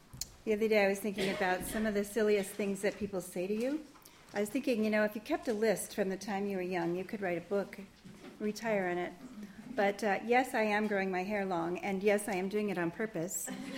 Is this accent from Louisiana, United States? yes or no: no; California, United States; accent: Valley Girl; sent me to Village Christian School in the San Fernando Valley. And yes, I do sometimes fall into my Valley Girl accent.